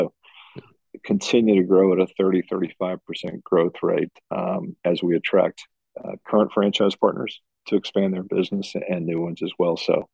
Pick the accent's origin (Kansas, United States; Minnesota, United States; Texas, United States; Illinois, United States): Texas, United States; Dallas; I think Dallas is going to be a great market for us. It's my hometown, born and raised there.